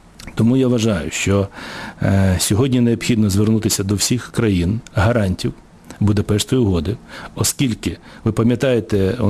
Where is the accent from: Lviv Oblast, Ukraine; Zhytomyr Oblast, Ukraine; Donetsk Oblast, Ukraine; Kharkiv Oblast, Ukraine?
Donetsk Oblast, Ukraine; Donetsk; тим паче, що я із Донецька